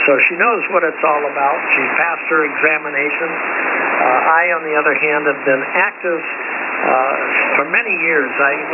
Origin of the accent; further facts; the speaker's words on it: Boston, Massachusetts, United States; And I'm originally from Boston. That's where the W1 call emanates.